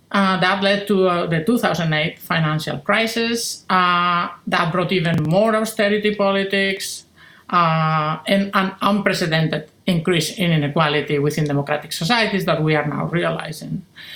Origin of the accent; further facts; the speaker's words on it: Spain; I grew up in Spain, as you mentioned, so I grew up in a dictatorship, in Franco's dictatorship